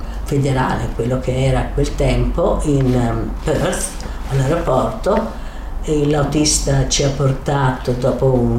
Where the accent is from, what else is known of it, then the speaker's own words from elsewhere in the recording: Rome, Lazio, Italy; io vengo da Roma